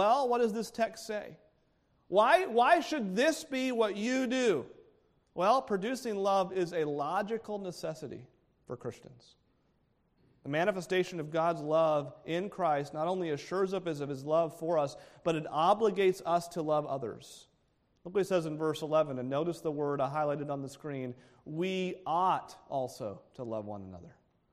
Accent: United States; because I'm American

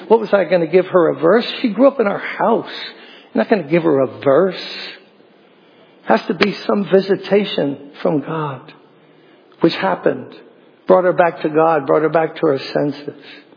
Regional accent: Brooklyn, New York, United States; I'm born and raised in Brooklyn. Okay? I don't know what Brooklyn we're all going to go back to.

